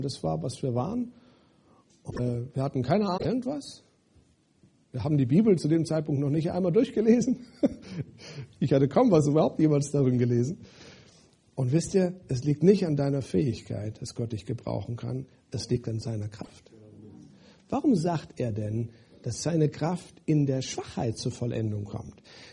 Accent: Hesse, Germany; bei Frauen vielleicht beim Negativreden, Tratschen, sagt man dazu bei uns in Hessen.

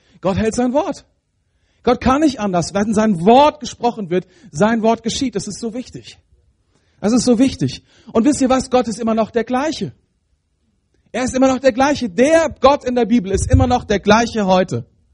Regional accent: Germany; Was ist, wir sind ja Deutsche, ne? Und wir sind ja gewohnt daran, immer ein bisschen kritisch zu denken.

